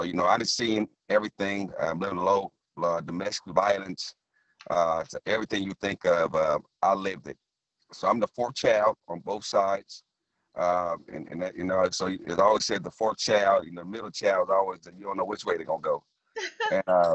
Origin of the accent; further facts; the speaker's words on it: Louisiana, United States; also born or lived in Muncie, Indiana; Well, first of all, I'm actually from Muncie, Indiana. I was born and raised in Louisiana to a beautiful mother